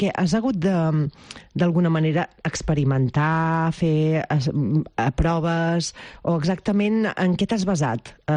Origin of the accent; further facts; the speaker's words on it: Mataró, Catalonia, Spain; tots els amics que ens escolteu des del meu poble, des de Mataró, poble-ciutat, que és com jo sempre dic, que és una ciutat però que té un esperit de poble